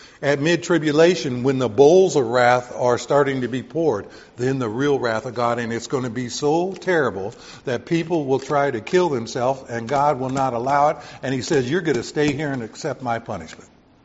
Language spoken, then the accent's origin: English; Texas, United States; When I was growing up in Texas, the 2 biggest ranches in the world were the King's Ranch, and the 2nd biggest was the 666 Ranch.